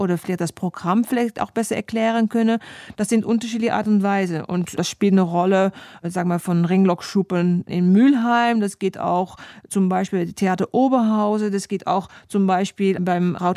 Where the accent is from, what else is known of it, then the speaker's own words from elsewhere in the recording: Netherlands; Vielleicht hat es damit zu tun, dass ich da auch anders geprägt bin aus den Niederlanden.